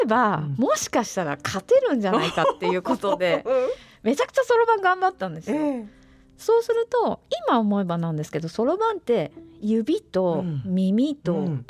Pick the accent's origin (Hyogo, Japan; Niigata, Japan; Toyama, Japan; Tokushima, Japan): Toyama, Japan; まあ、私は出身が富山県なんですけど、うん、富山県じゃないとこに行きたかったです。